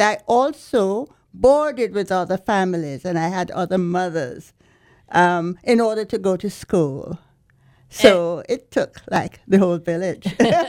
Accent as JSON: {"language": "English", "country": "Jamaica", "tie": "born there", "said": "Yes, I was born in Jamaica in the 1940s because my story spans the period 1940s to the 1980s."}